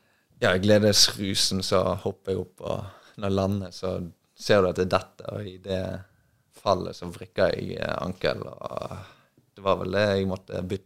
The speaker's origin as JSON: {"language": "Norwegian", "town": "Os", "region": "Vestland", "country": "Norway", "accent": "Os dialect", "said": "jeg er så på stolt av min dialekt at jeg prøver å snakke, hva skal jeg kalle det, osisk, osamål."}